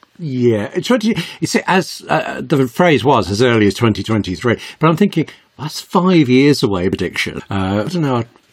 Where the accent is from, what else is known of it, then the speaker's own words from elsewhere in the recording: England, United Kingdom; accent: English; If we're getting this specific and you're picking up on my English accent, Yorkshire tea, soft water, a little bit of milk, no sugar, please.